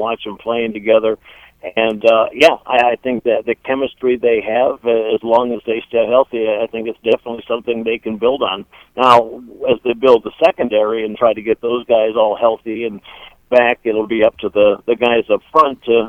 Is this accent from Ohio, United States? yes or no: yes; Cleveland, Ohio, United States; especially at the Cleveland Browns. My God, to play in my hometown would be the most amazing thing.